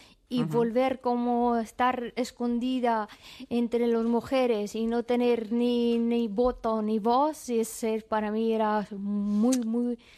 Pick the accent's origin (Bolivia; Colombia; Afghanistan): Afghanistan; Spanish is a second language; now in Spain; cuando yo estaba en mi país y todo eso